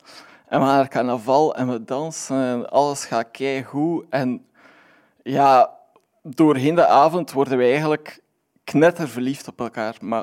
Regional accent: Aalst, Flanders, Belgium; Het zit zo, ik ben van Aalst, sorry daarvoor.

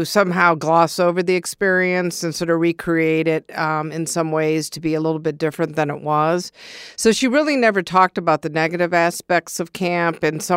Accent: Ann Arbor, Michigan, United States; born or raised there

